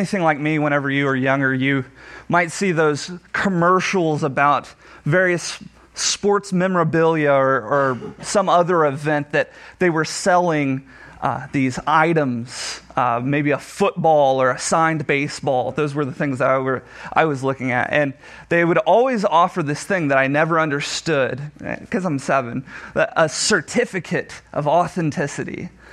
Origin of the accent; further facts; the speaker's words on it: Texas, United States; now in Pennsylvania, United States; I'm living in Pennsylvania, but I'm originally from Northwest Texas. So I'm going to be dropping a lot of y'alls and things like that.